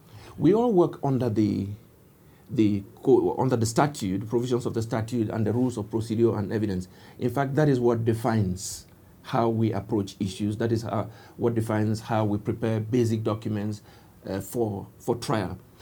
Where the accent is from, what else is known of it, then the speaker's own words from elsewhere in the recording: Cameroon; I come from the English part of the country. You know, Cameroon is it's one of those countries like Canada that have an English and French component in the population. We also have a bilingual system, and we are essentially bilingual.